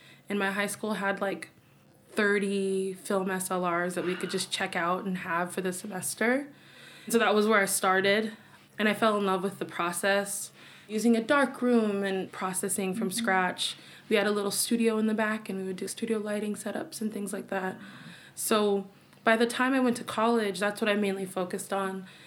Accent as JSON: {"language": "English", "town": "Delray Beach", "region": "Florida", "country": "United States", "tie": "born or raised there", "said": "So I was born in Boynton, raised in Delray."}